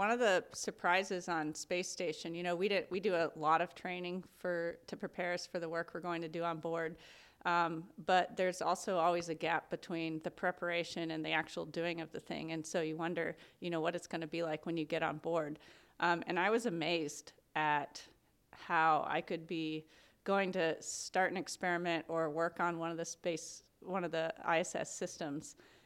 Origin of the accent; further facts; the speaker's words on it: Houston, Texas, United States; I grew up in Houston, actually, with NASA right down the road.